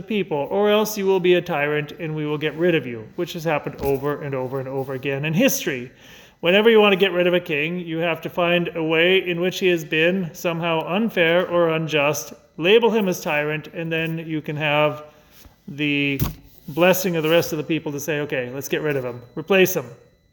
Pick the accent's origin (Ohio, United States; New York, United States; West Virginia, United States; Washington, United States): Washington, United States; Seattle; Okay, I'm going to admit to you, I grew up in Seattle. I'm a Seahawks fan.